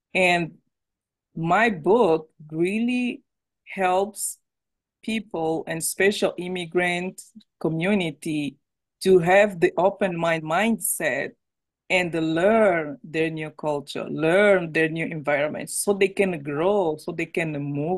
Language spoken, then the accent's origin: English; Angola; English is a second language; And it's like, oh, I come from Angola. And most of the immigrant people, they were like, oh, how long have you been here?